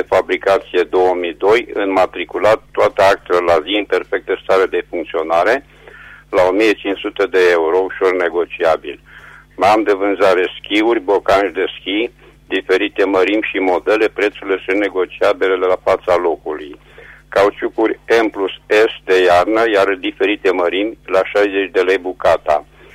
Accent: Reșița, Caraș-Severin, Romania; sunt din Reșița

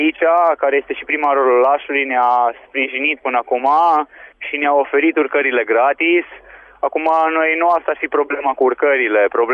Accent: Reșița, Caraș-Severin, Romania; Nu, vă dați seama, sunt din Reșița, în fiecare zi facem naveta.

